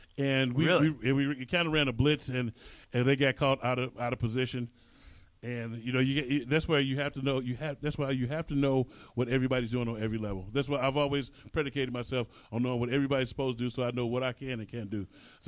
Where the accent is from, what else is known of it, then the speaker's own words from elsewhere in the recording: Philadelphia, Pennsylvania, United States; one, they knew that I came from Philly